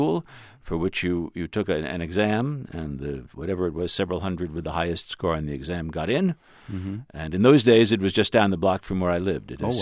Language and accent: English; New York City, New York, United States; I grew up in Stuyvesant Town. Uh-huh. It's a very big, privately built housing project, mm-hmm. along the East River